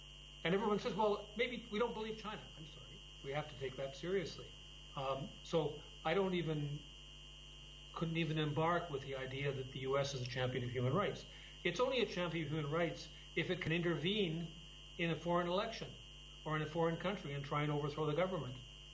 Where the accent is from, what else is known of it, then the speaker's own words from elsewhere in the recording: Canada; I'm from Canada